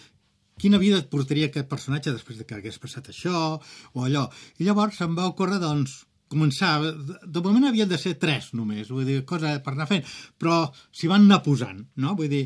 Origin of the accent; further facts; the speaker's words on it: Catalonia, Spain; Perquè els catalans darrerament ens hem tornat molt, molt seriosos